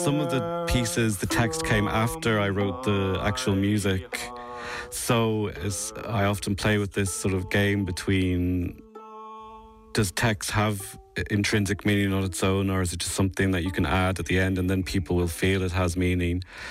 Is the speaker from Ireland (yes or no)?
yes; Ireland; growing up in Ireland